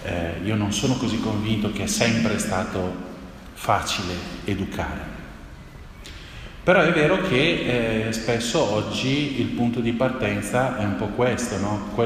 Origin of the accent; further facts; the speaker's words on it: Bergamo, Lombardy, Italy; Devo anche aggiungere che in quanto bergamasco